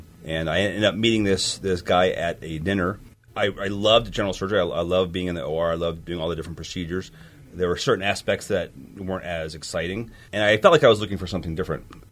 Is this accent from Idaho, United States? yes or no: no; Ohio, United States; I grew up in Ohio, and my wife is from Chattanooga